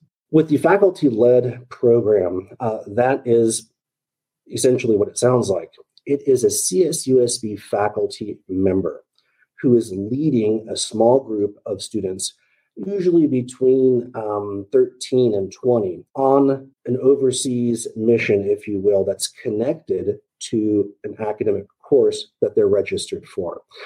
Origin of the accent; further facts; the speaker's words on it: California, United States; also born or lived in Japan / Australia; So I'm actually a local here, born and raised in Orange County, studied international relations over at the University of Southern California.